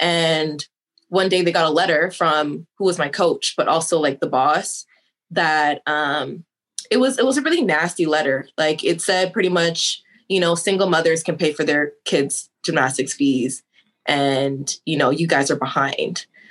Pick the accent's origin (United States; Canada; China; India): Canada; Yeah, I was born and raised in Canada.